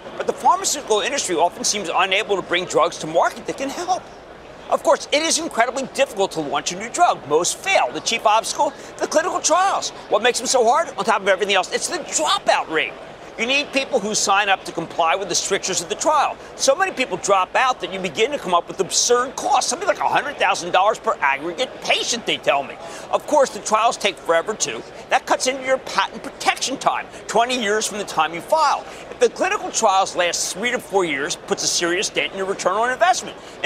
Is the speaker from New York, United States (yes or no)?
no; Philadelphia, Pennsylvania, United States; It sounds like P-A-W-S because I'm from Philadelphia.